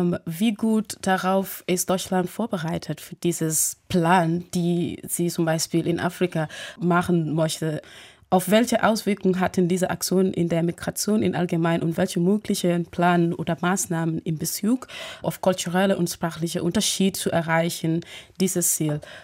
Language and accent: German; Gambia; German is a second language; now in Germany; ich war überrascht, wie Frauen hier so stark und vor Gesetzesschutz ist im Vergleich zu meinem Heimatland. In Gambia wurde Frauen sehr, sehr unterdrückt.